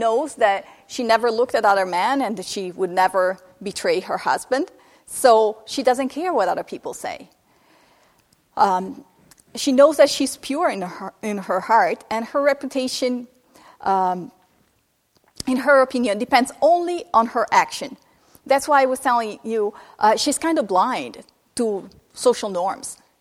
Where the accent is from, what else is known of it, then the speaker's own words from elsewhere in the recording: Italy; No, I was raised in Italy.